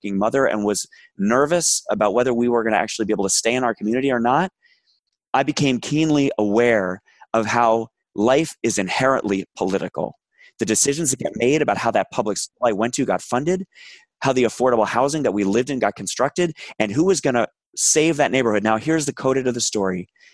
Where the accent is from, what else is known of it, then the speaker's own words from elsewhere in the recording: New York City, New York, United States; So I grew up in New York City, very active in a Reform Jewish synagogue.